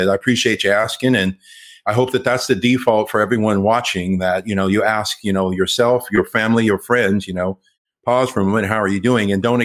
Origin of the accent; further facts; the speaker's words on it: Los Angeles, California, United States; So I grew up here in Los Angeles. I'm LA through and through. I went to UCLA, go Bruins.